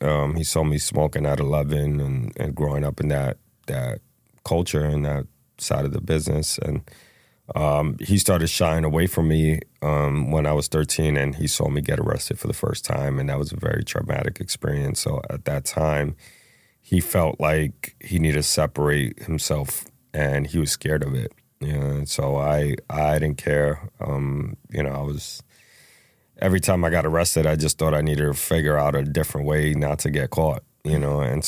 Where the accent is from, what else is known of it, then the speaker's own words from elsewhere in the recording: New York City, New York, United States; I grew up in the LES, Lower East Side of New York City. It was a crazy neighborhood when I was growing up. A lot of gangs, a lot of drugs.